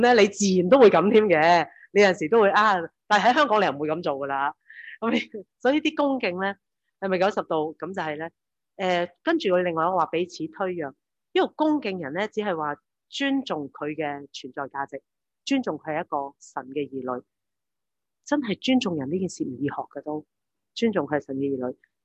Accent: China; 我哋中国人就唔好习惯嘅

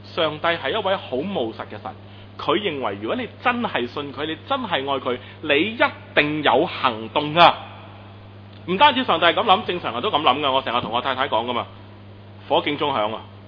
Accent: Hong Kong; 我哋香港人已经被训练。

